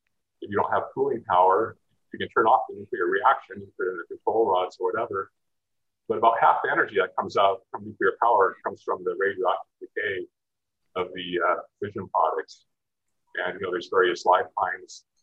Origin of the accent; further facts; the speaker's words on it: West Coast, United States; and people on the West Coast, I'm from the West Coast, were very concerned